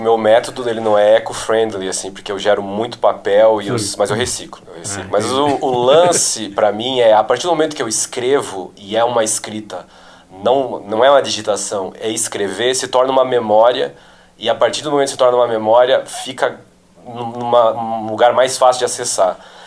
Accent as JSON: {"language": "Portuguese", "region": "Santa Catarina", "country": "Brazil", "also_born_or_lived": "São Paulo", "said": "E aí eu voltei, tive que voltar para o Sul, sou de Santa Catarina, voltei com uma mão na frente e outra atrás."}